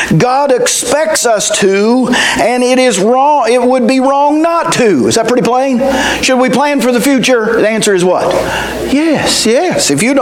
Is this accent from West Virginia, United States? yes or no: yes; West Virginia, United States; I'm from West Virginia. Do you know what West Virginia is known for?